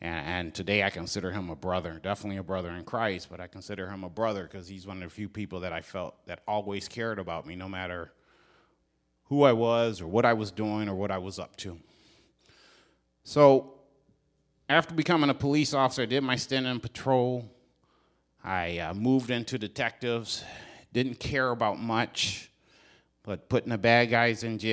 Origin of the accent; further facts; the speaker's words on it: Kalamazoo, Michigan, United States; I grew up in Southwest Michigan, Kalamazoo, Michigan. Grew up in a Southern Baptist church, a large church